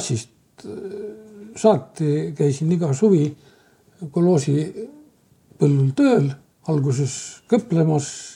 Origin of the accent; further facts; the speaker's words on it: Koimle, Saare County, Estonia; born there; ma olen sündinud Saaremaal, Koimle külas. See on, nagu ma ütlesin, kuulub see Taritu kanti. Üks kõige suurem küla selles.